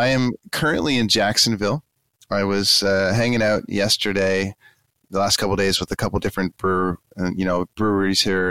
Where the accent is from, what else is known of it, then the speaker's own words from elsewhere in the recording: Canada; I'm from Canada and I'm in Vancouver.